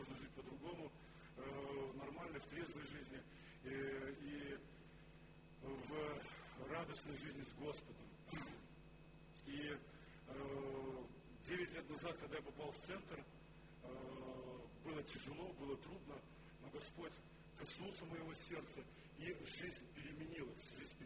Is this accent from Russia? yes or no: no; Lithuania; Russian is a second language; now in Ukraine; я сам литовец … но уже 8 лет живу на Украине